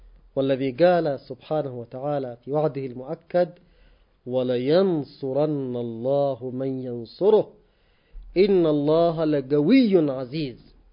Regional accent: Yemen; على بلدنا اليمن

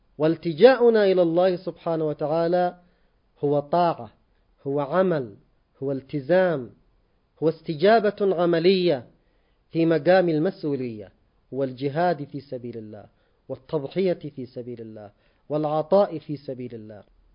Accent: Yemen; على بلدنا اليمن

